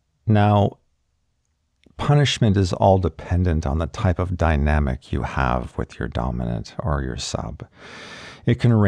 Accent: Canada; By saying please is not only polite because I'm Canadian

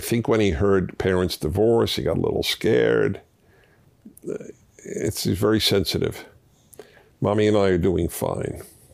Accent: Argentina; I have lived in my home country, Argentina, my whole life. I love my country

